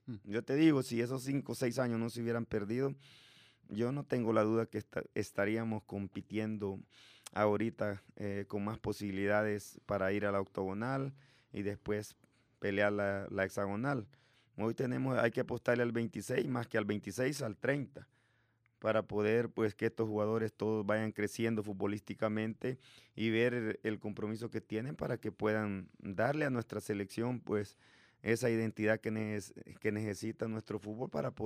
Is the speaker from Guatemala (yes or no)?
no; El Salvador; como salvadoreño, me siento orgulloso de que esa selección haya clasificado al Mundial